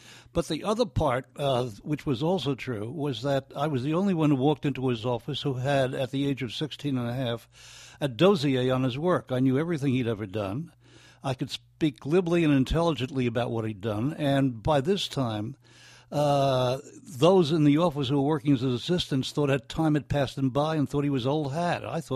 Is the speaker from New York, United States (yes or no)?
yes; New York City, New York, United States; born there; Well, I was born in the Bronx, which is a little worse than Kenya.